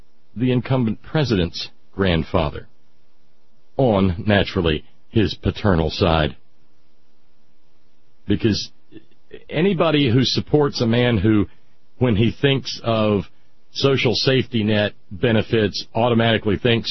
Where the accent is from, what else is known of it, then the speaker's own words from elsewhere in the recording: Appalachia, United States; there's some stuff that I think that I, as an Appalachian person, am probably better suited to comment on than perhaps some others.